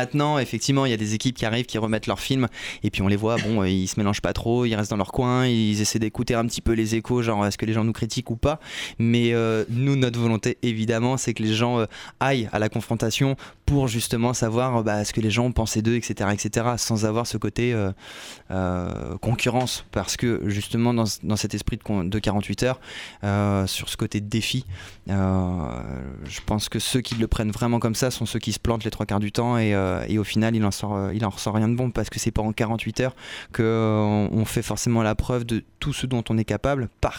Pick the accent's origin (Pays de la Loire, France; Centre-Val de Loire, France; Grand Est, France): Centre-Val de Loire, France; Tours; nous par exemple on est de Tours